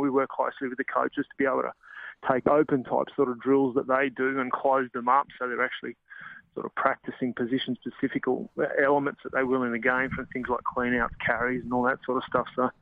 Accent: Sydney, New South Wales, Australia; I played rugby growing up in Sydney

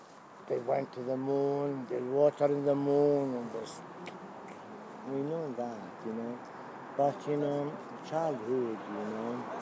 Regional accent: London, United Kingdom; London, metropolitan. I'm a Londoner

